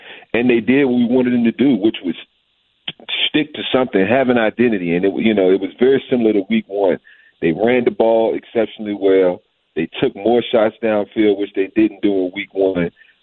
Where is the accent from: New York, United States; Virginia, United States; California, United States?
Virginia, United States; I'm from Virginia